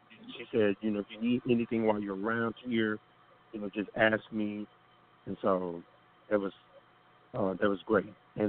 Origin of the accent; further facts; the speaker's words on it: Dallas, Texas, United States; Oh, I'm in Dallas, Texas is where I am from